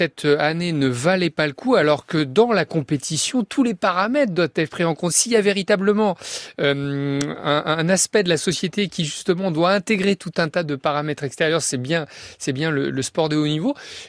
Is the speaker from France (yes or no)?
yes; Lyon, Auvergne-Rhône-Alpes, France; Je suis lyonnais.